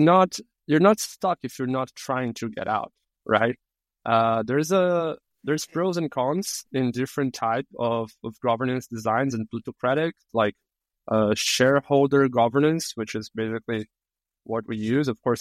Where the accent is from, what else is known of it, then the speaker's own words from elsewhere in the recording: Brazil; I'm from Brazil.